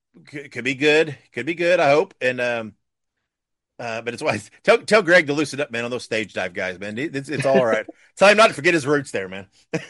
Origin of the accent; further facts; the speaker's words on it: Midwest, United States; Again, I was from the Midwest.